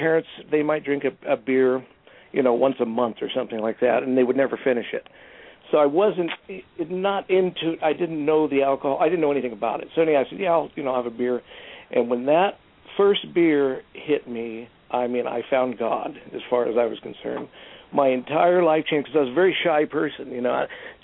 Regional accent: California, United States; okay, I grew up in Southern California

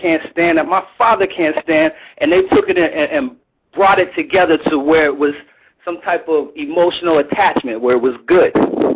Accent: California, United States; I grew up in California. When I came over to the East Coast

